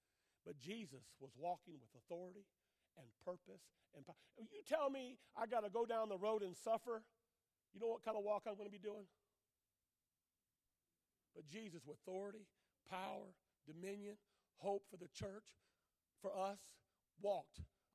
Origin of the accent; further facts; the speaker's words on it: Detroit, Michigan, United States; I'm from Detroit.